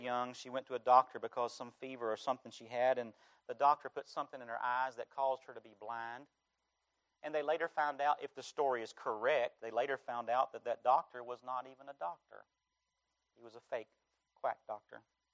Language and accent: English; Charlotte, North Carolina, United States; I'm from North Carolina. I'm a Tar Heel. I'm from this state. I've lived in South Carolina for most of my ministry and love it. But I'm a Tar Heel. I'm from the state of North Carolina. I was born and raised in Charlotte, right outside of Charlotte.